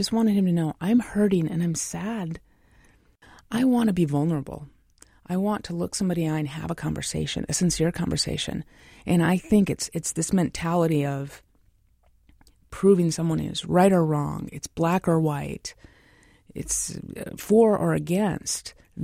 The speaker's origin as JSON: {"language": "English", "region": "South Dakota", "country": "United States", "tie": "born or raised there", "lives_now": "Seattle, United States", "said": "I grew up in South Dakota, a very red state. I'm a lesbian environmental activist, so I'm very Seattle urban archipelago liberal bubble."}